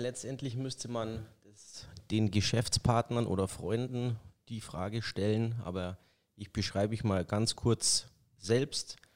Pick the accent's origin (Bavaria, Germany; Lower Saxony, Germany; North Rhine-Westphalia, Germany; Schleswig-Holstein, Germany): Bavaria, Germany; Freising; born there; ich bin in Freising geboren